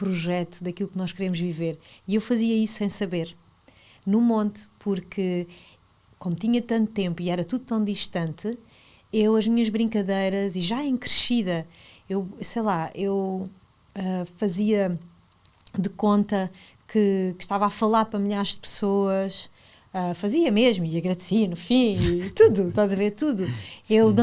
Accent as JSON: {"language": "Portuguese", "town": "Mértola", "region": "Beja", "country": "Portugal", "tie": "born or raised there", "moved": "as an adult", "said": "Eu nasci em Beja. Eu sou alentejana, vivi a minha vida, a primeira parte da minha vida até aos 18 anos num monte. No concelho de Mértola. Portanto, eu sou mesmo assim do monte. Sou de um lugar muito simples, com pessoas do campo"}